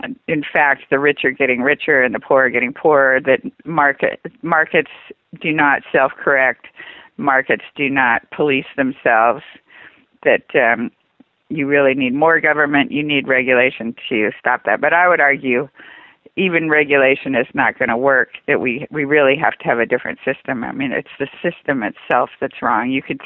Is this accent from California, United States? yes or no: yes; California, United States; I'm from California, so the University of California system, which is statewide